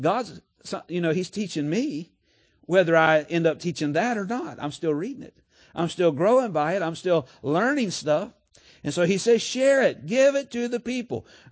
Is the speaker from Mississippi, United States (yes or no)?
no; Florida, United States; growing up in South Florida, there was a lot of Spanish and Haitian, you know, speak French, and Jamaicans.